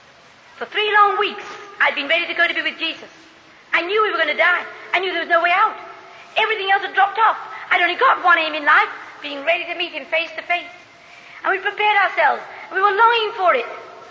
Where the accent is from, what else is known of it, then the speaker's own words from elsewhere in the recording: Ireland; I come from Ireland.